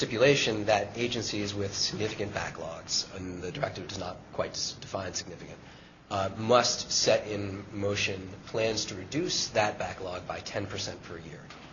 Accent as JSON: {"language": "English", "town": "Louisville", "region": "Kentucky", "country": "United States", "tie": "born or raised there", "said": "I'm thinking my hometown paper, I know the Louisville Courier Journal posts municipal salaries on the website."}